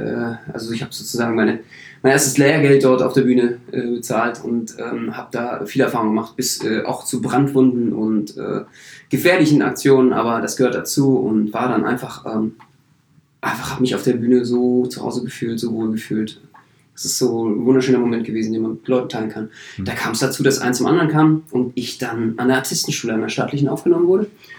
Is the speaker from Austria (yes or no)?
no; Berlin, Germany; ich bin Berliner.